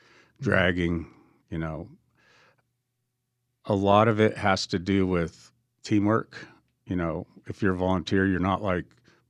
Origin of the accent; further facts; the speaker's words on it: Butte Falls, Oregon, United States; also born or lived in California; I grew up in Butte Falls.